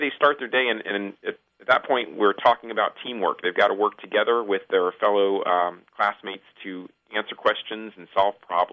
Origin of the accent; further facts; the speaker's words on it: Florida, United States; When I was a kid growing up in Central Florida, I came on a field trip to Kennedy Space Center